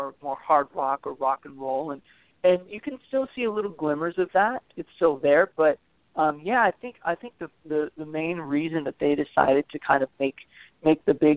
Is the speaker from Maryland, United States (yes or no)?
no; Los Angeles, California, United States; Yeah, I'm from Los Angeles, so it worked out really perfect, actually, from one big city to the next, you know?